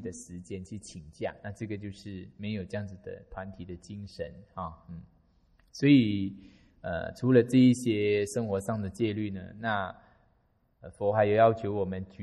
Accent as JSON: {"language": "Chinese", "region": "Sabah", "country": "Malaysia", "tie": "born or raised there", "said": "因为我们在马来西亚，尤其在我的家乡沙巴那个地方是佛法的遍地。"}